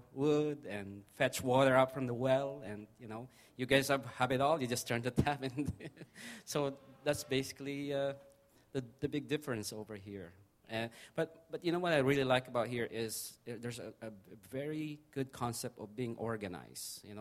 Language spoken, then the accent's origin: English; Philippines; now in Canada; Philippines.